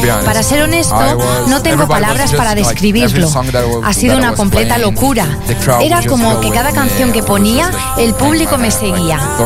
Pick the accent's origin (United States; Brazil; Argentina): Brazil; Spanish is a second language; es también la primera vez que pincho aquí en mi país. En Tomorrowland, Brasil.